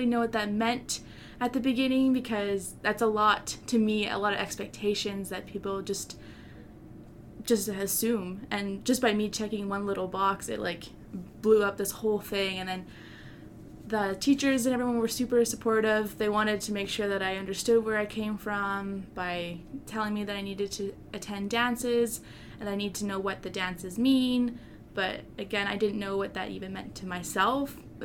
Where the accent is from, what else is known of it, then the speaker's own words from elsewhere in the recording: Canada; I identify myself as a Canadian. My dad is full German. He came here and to Canada. And then my mother's side is unknown. My family background is Indigenous